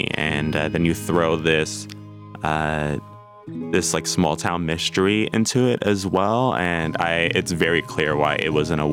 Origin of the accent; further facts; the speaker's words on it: New York City, New York, United States; I'm from New York City, and I'm like used to sort of like this like bustling energy